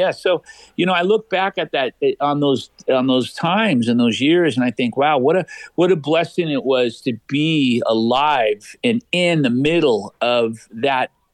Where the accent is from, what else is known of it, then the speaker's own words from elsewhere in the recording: Whittier, California, United States; also born or lived in Fullerton / La Mirada / Pasadena; I sure did. I was born in Whittier, and then we lived in Fullerton, lived in La Mirada.